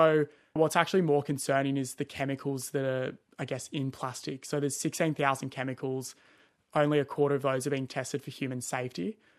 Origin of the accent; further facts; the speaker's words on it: Cronulla, New South Wales, Australia; So growing up in Cronulla, just absolutely loving the ocean, surfing, snorkeling, just getting in the ocean as much as possible. We also train in our local bay called Gunnamatta Bay down in Cronulla.